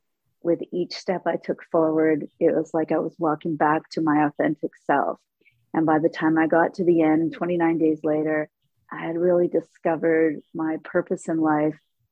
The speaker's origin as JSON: {"language": "English", "town": "Muskoka", "region": "Ontario", "country": "Canada", "said": "I'm from Muskoka, Ontario, and I am 66 years old."}